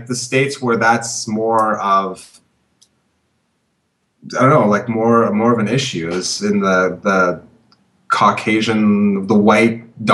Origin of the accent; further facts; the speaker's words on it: Canada; because I'm Canadian, I'd be freaked out.